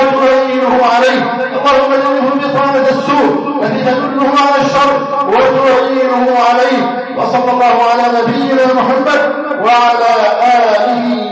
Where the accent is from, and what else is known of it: Egypt